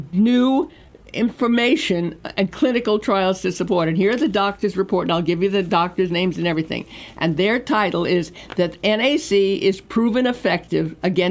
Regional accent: Brooklyn, New York, United States; I'm from Brooklyn, and the Brooklyn Dodgers were it for us.

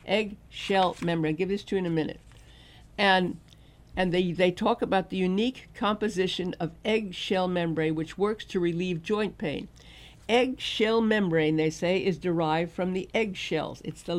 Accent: Brooklyn, New York, United States; born there; Brooklyn, where I'm born.

